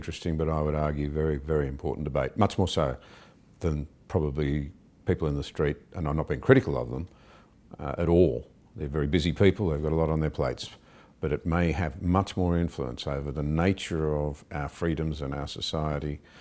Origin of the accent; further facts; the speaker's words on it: Australia; I'd have to say, as an Australian, I think regardless of your worldview and your beliefs, this is a far more important debate than is being generally recognised.